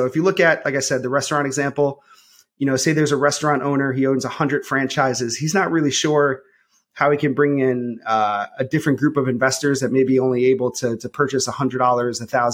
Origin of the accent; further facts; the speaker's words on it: New York City, New York, United States; I grew up in New York City.